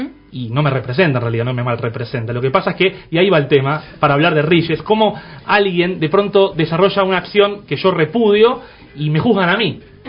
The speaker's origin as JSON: {"language": "Spanish", "country": "Argentina", "said": "soy de nacionalidad argentina y de religión judía."}